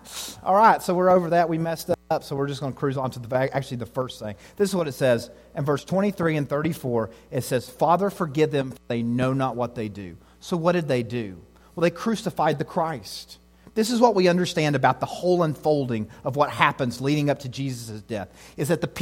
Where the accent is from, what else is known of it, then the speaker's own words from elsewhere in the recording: Tennessee, United States; I grew up in East Tennessee, so church culture is a part of that.